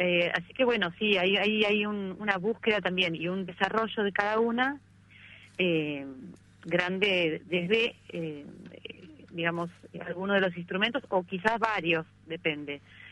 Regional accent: La Plata, Buenos Aires Province, Argentina; Yo soy la platense, sí.

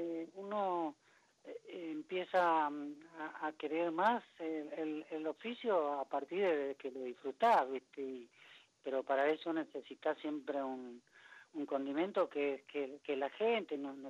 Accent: Corrientes, Argentina; now in Esquel, Argentina; distante de mi lugar de origen, digamos, soy correntino, y no es por mandarme la parte, pero nací allá y bueno, por cuestiones de la vida estamos por estos hermosos lugares de la Patagonia.

